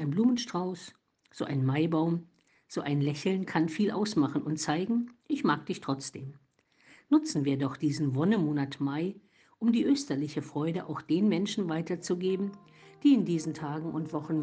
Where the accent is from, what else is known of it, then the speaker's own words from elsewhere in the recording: Germany; Vor allem im Rheinland, aber auch bei uns zu Hause im Eichsfeld